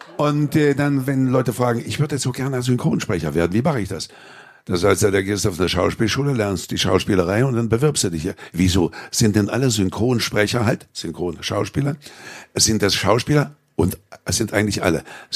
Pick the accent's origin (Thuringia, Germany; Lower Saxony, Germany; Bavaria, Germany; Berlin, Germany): Berlin, Germany; Ich komme aus Berlin